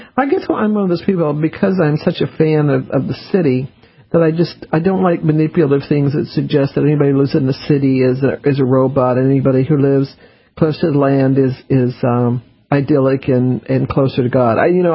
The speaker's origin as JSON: {"language": "English", "region": "the South", "country": "United States", "said": "I'm a Southerner"}